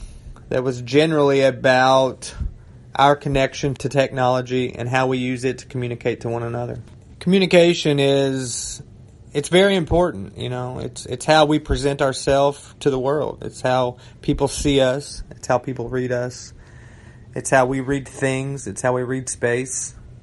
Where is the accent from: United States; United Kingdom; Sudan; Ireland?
United States; Missouri; I'm an artist from Southeast Missouri.